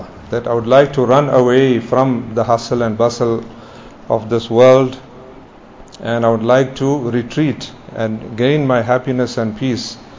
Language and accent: English; Newcastle, KwaZulu-Natal, South Africa; it brings back a lot of memories since I grew up here in Newcastle.